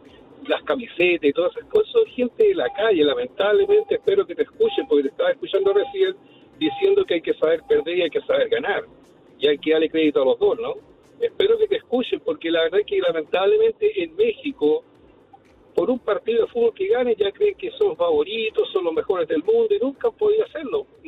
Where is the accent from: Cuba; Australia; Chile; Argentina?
Chile; ¿Perdón? De Chile.